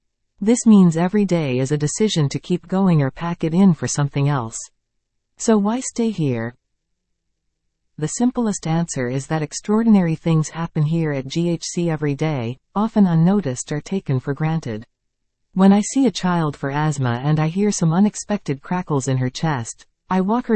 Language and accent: English; Sault Ste. Marie, Ontario, Canada; Like many people born and raised in Sault Ste. Marie, the first time I passed through the doors of the group health center I was in a bassinet carried by my mom.